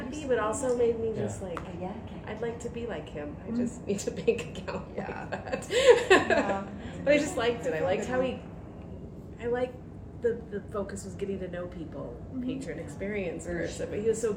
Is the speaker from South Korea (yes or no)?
no; Colorado, United States; moved away as an adult; now in Spanish Fork, United States; I grew up in Colorado.